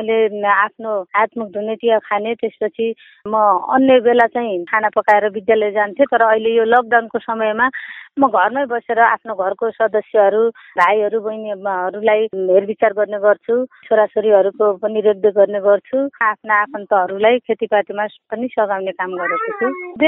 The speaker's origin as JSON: {"language": "Nepali", "region": "Sudurpashchim Province", "country": "Nepal", "said": "मेरो घर बाजुरा हो, म पेसाले शिक्षक हो।"}